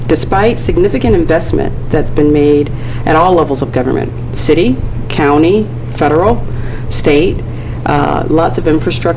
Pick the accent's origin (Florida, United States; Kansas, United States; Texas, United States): Florida, United States; St. Petersburg; I was born and raised right here in St. Pete. I'm the fifth generation of my family to call the city home.